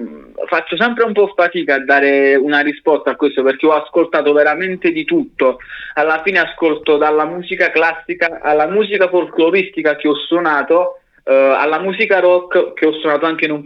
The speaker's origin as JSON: {"language": "Italian", "town": "Castelgrande", "region": "Basilicata", "country": "Italy", "said": "Castelgrande, sto ai confini con la Campania."}